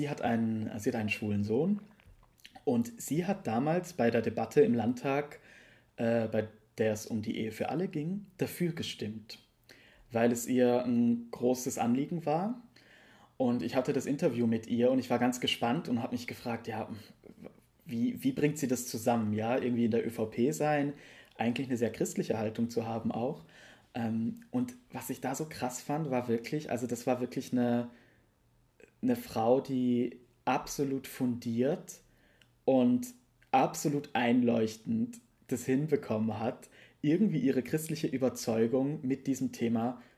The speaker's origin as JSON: {"language": "German", "town": "Göfis", "region": "Vorarlberg", "country": "Austria", "said": "weil die auch was mit meinem Heimatort zu tun hat. Ich komme ja aus Göfis"}